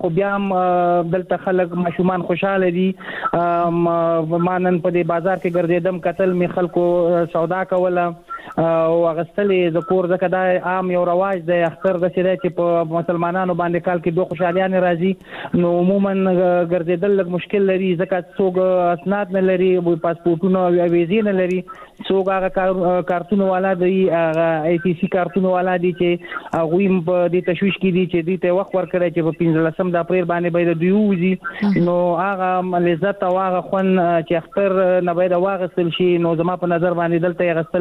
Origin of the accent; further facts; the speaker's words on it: Afghanistan; now in Pakistan; مونږ په افغانستان په پاکستان کې کډوال یو، مهاجر یو